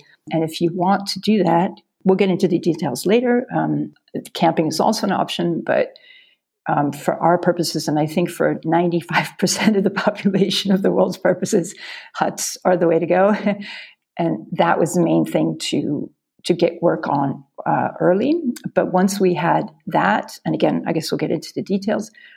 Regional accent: United States; And I'm American, my husband's German, and we met living in an international dorm at Cornell University

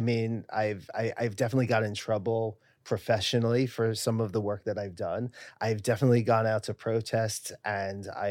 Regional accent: New York City, New York, United States; And for me, I grew up in the West Village. It was never weird to me.

